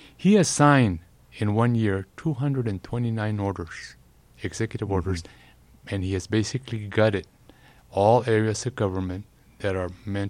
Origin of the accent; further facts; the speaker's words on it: Texas, United States; When I grew up in the Lower Valley, and it was in a rural area, and so there was an abandoned house nearby